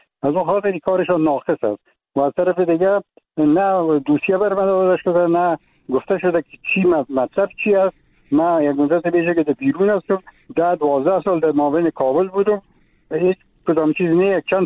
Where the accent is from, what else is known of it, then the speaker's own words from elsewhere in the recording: Afghanistan; moved away; من خاله فعلا در افغانستان نیستم، من خارج از افغانستان هستم